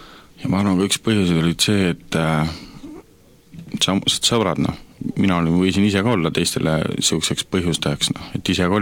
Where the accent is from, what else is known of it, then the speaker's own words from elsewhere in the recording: Tallinn, Harju County, Estonia; now in Loksa, Estonia; nagu öeldud, olen 25-aastane, pärit olen ma Tallinnast ja hetkel elan Loksal. Vanemate juures.